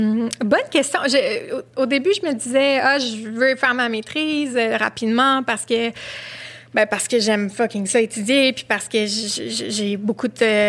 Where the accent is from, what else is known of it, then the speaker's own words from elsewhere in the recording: Montreal, Quebec, Canada; Ah, mon quartier de jeunesse! J'ai grandi à Huntsic.